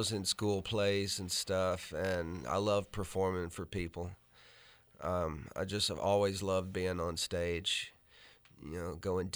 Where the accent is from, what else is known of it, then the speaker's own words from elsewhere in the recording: Madisonville, Kentucky, United States; also born or lived in Sturgis, United States / Paducah, United States; I was born in Sturgis, Kentucky, which is a tiny little town. Spent a little time in Paducah, and then from the age of six, I grew up in Madisonville, Kentucky. It's a coal town in western Kentucky.